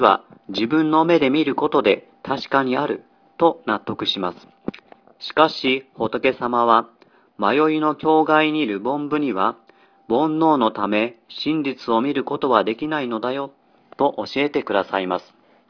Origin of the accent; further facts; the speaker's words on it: Hiroshima, Japan; 先日私の地元広島で長寿会の会長さんとお話をする機会がありました。